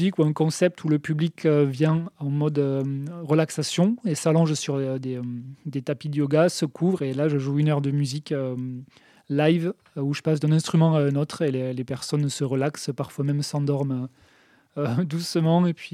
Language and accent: French; Saint-Affrique, Occitanie, France; born there; Je suis né à Sainte-Afrique, la petite ville de Sainte-Afrique.